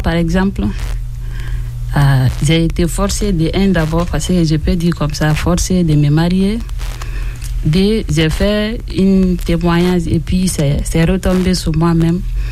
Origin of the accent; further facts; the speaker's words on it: Guinea; moved away as an adult; c'est pourquoi je suis quittée de la Guinée et puis je suis passée par le désert. Venir jusqu'à ici, venir quitter de la Guinée, venir au Mali. Mali, je suis venue en Algérie. Algérie, je suis venue en Tunisie.